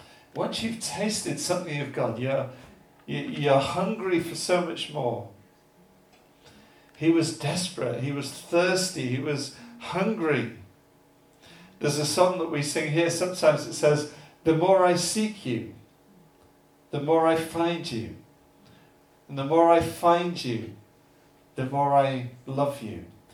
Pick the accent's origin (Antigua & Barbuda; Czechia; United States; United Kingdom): United Kingdom; England; We're so English, aren't we?